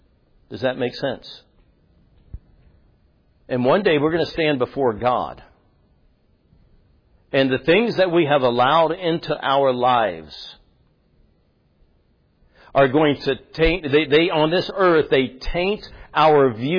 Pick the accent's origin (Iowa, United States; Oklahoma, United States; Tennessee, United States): Tennessee, United States; I'm from Tennessee. And y'all are thinking, yeah, we know that, Pastor, it shows. Every now and then, as the old saying goes, every now and then I let my roots show.